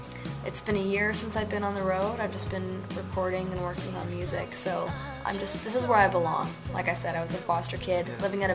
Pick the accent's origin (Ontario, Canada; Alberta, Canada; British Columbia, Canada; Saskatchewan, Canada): British Columbia, Canada; Vancouver; You know, even though I'm from Vancouver, I've seen it go through a lot of different stages